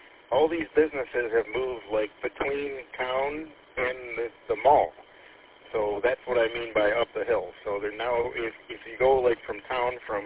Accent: Troy, Michigan, United States; Well, I graduated high school in Troy in southeast Michigan. Currently, I'm in Birch Run

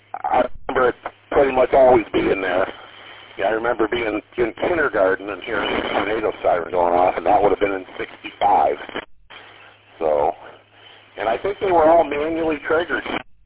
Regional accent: Detroit, Michigan, United States; You know, as a kid growing up in Detroit, I lived about a mile from the fire station

